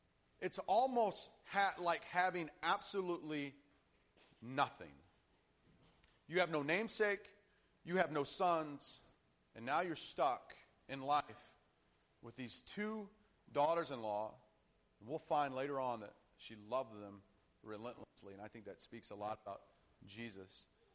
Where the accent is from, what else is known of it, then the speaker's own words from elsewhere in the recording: the South, United States; I come from the South, educated in the South, so I'm not really good with English.